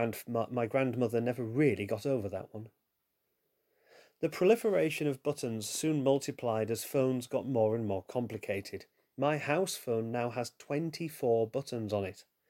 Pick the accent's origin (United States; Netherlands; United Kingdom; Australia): United Kingdom; Yorkshire and the Humber; accent: Yorkshire; someone who will struggle with my Yorkshire accent as much as I will struggle with their Indian accent.